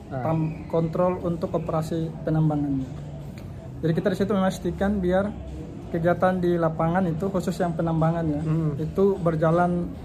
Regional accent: Bacan, North Maluku, Indonesia; also born or lived in Ternate; saya lahir dan besar di Maluku Utara, tepatnya di Pulau Bacan.

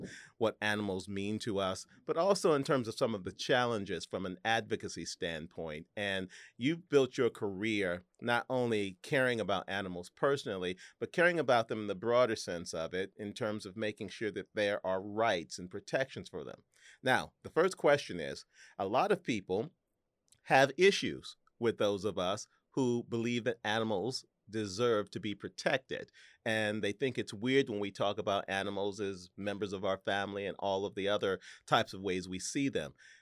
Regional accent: St. Louis, Missouri, United States; back in my hometown of St. Louis, Missouri.

